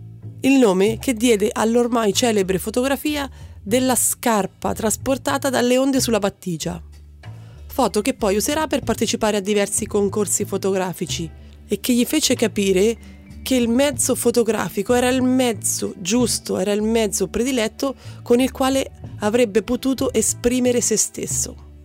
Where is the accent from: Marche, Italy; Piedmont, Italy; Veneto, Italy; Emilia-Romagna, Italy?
Marche, Italy; Quindi, da marchigiana quale sono?